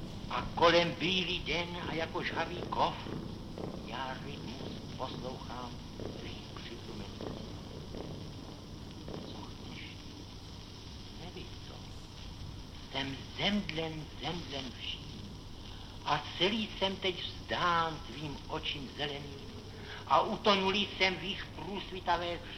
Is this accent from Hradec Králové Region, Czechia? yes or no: no; Prague, Czechia; Jsem rodilý Pražák. Nikdy jsem nežil na venkově. Neměl jsem tedy vztahu k půdě. Od nejútlejšího dětství jsem chodil po pražských ulicích